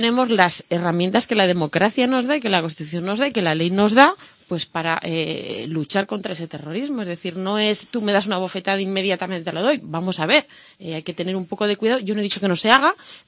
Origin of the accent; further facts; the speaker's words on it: Spain; No, perdona, es que soy español, vivo en España y me siento orgulloso de mi país